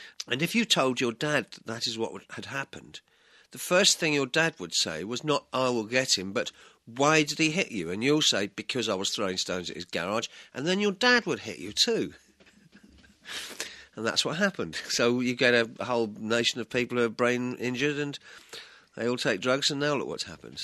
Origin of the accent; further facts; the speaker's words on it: East of England, United Kingdom; born there; I was brought up in barracks. One brother born in Aldershot, another one born in Penang in Malaya. And I was born in Hertfordshire